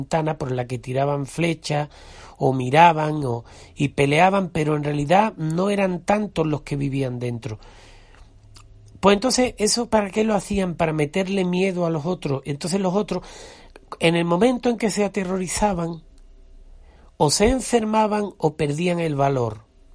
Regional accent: Andalusia, Spain; os voy a contar una historia de un castillo que está cerca de mi pueblo, que se llama la Torre de Matrera o el Castillo de la Torre Pajarete, se llama.

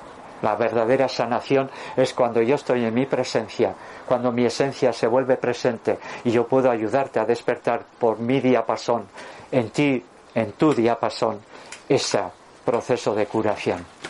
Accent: Durango, Basque Country, Spain; Carmelo Cedrún, que además era de mi pueblo, de Durango.

